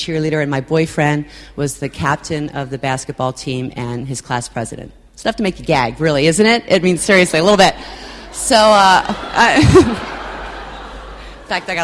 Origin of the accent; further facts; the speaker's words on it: East Berlin, Pennsylvania, United States; I grew up in East Berlin, Pennsylvania, which, you know, you need a magnifying glass to find that one on the map, but it's really lovely.